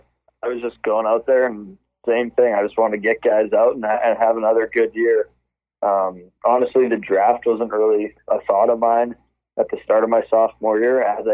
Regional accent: Munster, Saskatchewan, Canada; I was back home in my hometown of Munster in Saskatchewan, Canada.

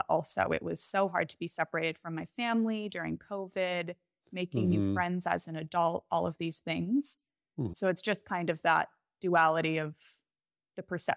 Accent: Boston, Massachusetts, United States; now in Australia; I'm originally from Boston, so in the U.S., but as I just mentioned, I live in Australia now. I moved here about 4 years ago, or a bit more now

